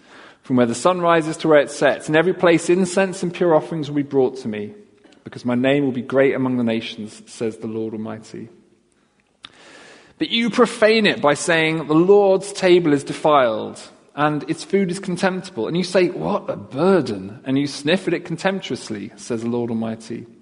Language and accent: English; London, United Kingdom; now in Wales; I grew up in London, so obviously you can I don't sound like I come from these parts, but my wife and I really felt a calling to North Wales.